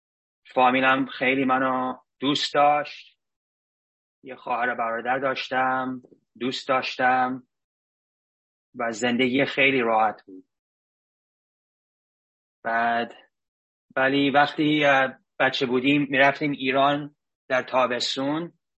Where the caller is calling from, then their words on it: San Francisco, California, United States; Persian is a second language; از شهر سان فرانسیسکو زنگ میزنم. ببخشید فارسی می خود ضعیفه و باربا جان منو کمک میکنه. خب من تو آمریکا به دنیا اومدم.